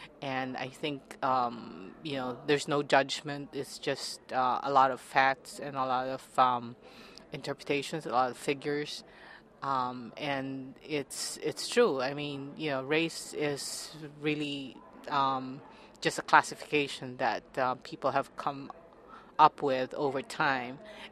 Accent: Philippines; also born or lived in France; now in New York, United States; I grew up in the Philippines. I now live in upstate New York. I've also lived in France in the late 70s

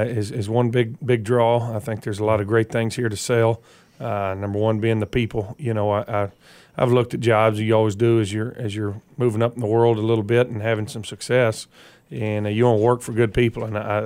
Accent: Friona, Texas, United States; But, you know, originally I grew up in Freona, Texas, up in the Panhandle, and I went to college down at Angelo State in the Lone Star and played football there.

